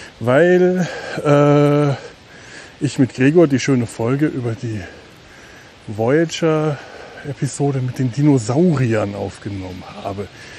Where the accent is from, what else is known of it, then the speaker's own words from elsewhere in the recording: Cologne, North Rhine-Westphalia, Germany; Denn dafür hat man ihn ja als Kölner oder Kölnerin, ich weiß nicht.